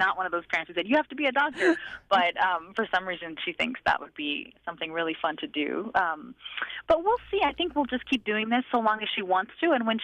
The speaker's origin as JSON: {"language": "English", "country": "Ethiopia", "said": "I'm originally from Ethiopia"}